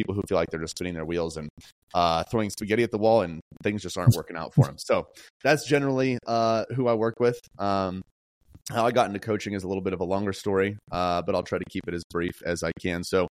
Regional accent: Colorado, United States; this was in North Dakota, so I was far away from home. I'm from Colorado.

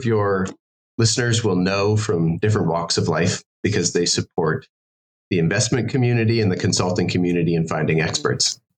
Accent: Alberta, Canada; now in Singapore; So I live in Singapore. I don't have a definitively Singaporean accent when you hear me. I'm from Southern Alberta.

